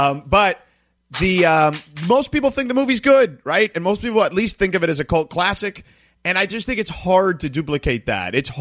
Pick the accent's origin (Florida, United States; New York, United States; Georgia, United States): Florida, United States; Listen, man, I grew up in Florida, and there's no way I am anywhere near an alligator that's alive.